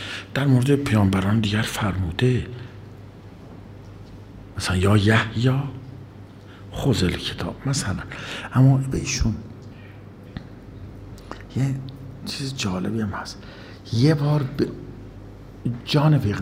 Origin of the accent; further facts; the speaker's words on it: Iran; ما ایرانی هستیم